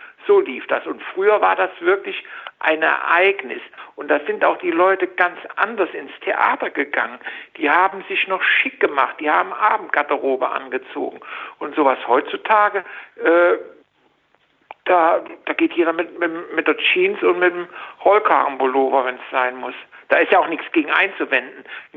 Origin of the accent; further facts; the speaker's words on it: Neuwied, Rhineland-Palatinate, Germany; Aber ich mit meinem Gedanken, wie das bei uns in Neuwied war. Wir hatten da eine Kneipe, die hieß Leuchtturm